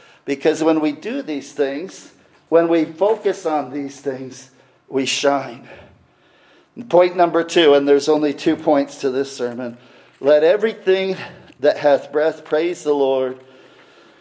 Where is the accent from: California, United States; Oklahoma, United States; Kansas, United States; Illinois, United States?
Illinois, United States; I remember driving to Colorado the first time, and I was from Illinois, which is flat, flat, flat.